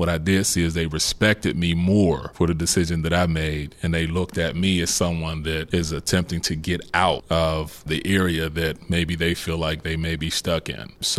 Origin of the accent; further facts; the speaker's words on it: Homewood, United States; Growing up in Homewood was a challenge because at that time, similar things to what you all as youth are going on today, it was just on a different scale.